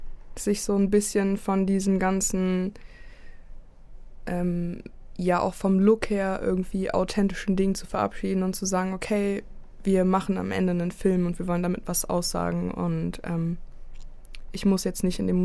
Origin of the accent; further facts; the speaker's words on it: Berlin, Germany; Polizeisirenen, die man vor allem in Berlin-Neukölln, wo ich aufgewachsen bin, sehr oft hört.